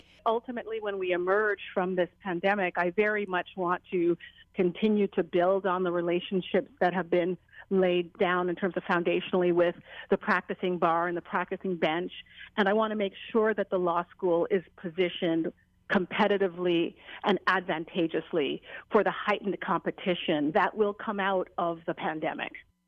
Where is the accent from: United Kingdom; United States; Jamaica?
Jamaica; it resonates with me as a Jamaican